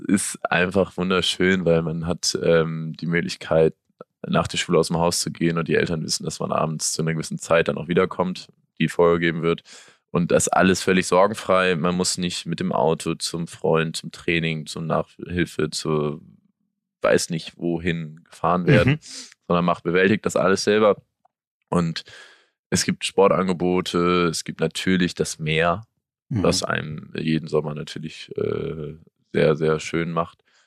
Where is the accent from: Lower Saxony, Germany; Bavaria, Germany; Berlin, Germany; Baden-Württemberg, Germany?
Lower Saxony, Germany; Achim; Ich komme aus Achim.